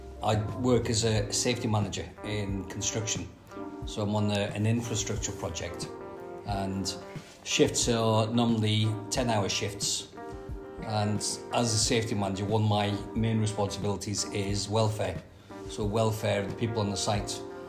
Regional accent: Newcastle, North East England, United Kingdom; I'm from Geordieland, God's country.

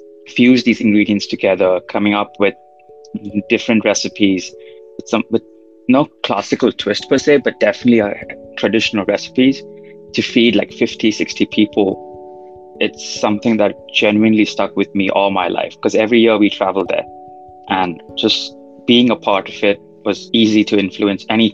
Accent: Maharashtra, India; also born or lived in Kumta; I'm from Maharashtra, but I was born in Karnataka in a town called Kumta, and … are from the Konkan area of India. So that includes Maharashtra, Goa, Karnataka.

